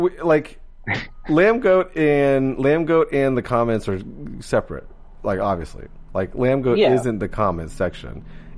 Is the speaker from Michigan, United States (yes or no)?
no; Florida, United States; But also, I'm from Florida. I mean, we're like a free speech kind of thing.